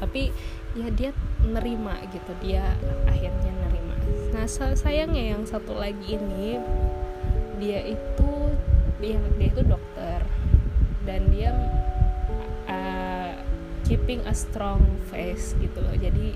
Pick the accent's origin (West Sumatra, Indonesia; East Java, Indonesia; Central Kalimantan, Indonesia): West Sumatra, Indonesia; Padang; orang yang dari saya dari Padang